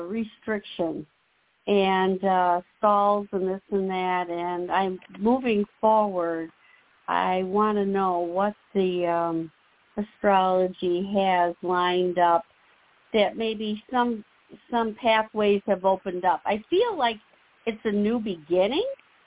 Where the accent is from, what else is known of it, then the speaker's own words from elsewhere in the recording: Chicago, Illinois, United States; I'm from Chicago. My birthday is 2/20/1956, and I was born in Chicago.